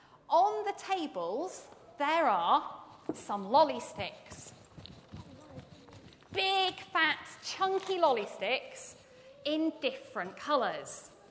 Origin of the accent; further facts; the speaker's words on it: Manchester, North West England, United Kingdom; now in Southampton, United Kingdom; I'm from Manchester. I came to Southampton via Oxford.